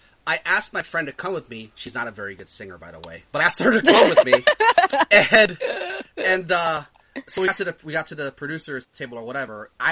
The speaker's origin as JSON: {"language": "English", "country": "Philippines", "said": "We're Filipino, so we like to sing."}